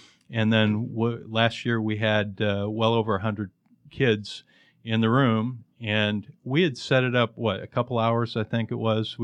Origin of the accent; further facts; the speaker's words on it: California, United States; now in Atlanta, United States; You know, and I grew up in the Silicon Valley